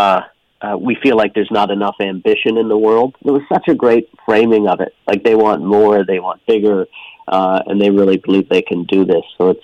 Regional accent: Newfoundland and Labrador, Canada; I was born and raised there, a little fishing village, you know, on the edge of the earth. It's the most eastern point in all of North America.

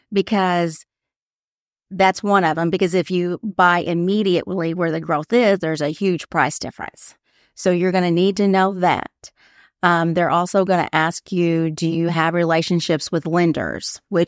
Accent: Springdale, Arkansas, United States; I grew up in Springdale. Springdale, Fayetteville were the towns you went to. You didn't think about going to Bentonville.

